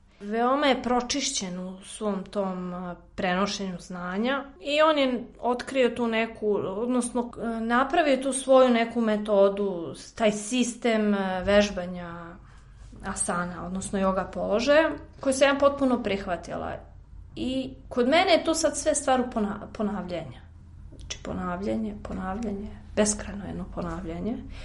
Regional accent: Belgrade, Serbia; iz Beograda sam.

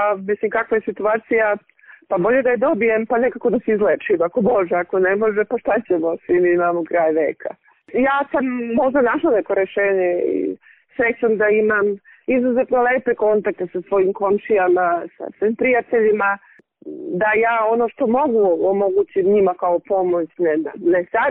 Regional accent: Mrčajevci, Moravica District, Serbia; born there; Šumadija i Gruža, ja mogu da budem pristrasna, jer ja sam rođena u Mrčajevcima

